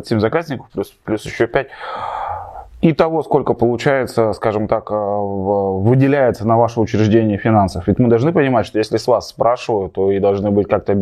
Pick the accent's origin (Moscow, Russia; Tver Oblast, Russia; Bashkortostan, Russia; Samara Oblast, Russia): Bashkortostan, Russia; если я, допустим, уроженец, являюсь Давлеканского района, я там проживаю, там прописан, почему я должен платить за то озеро, у которого я рос с детства?